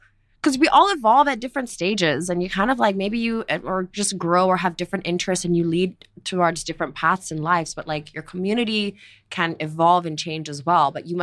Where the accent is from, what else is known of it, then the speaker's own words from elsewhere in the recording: Singapore; know, I've lived here my whole life. Singapore is a small network.